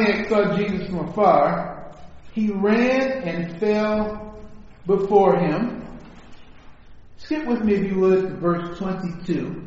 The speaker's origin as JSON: {"language": "English", "town": "Detroit", "region": "Michigan", "country": "United States", "tie": "born or raised there", "said": "I remember pastoring in a neighborhood that I was raised in Detroit."}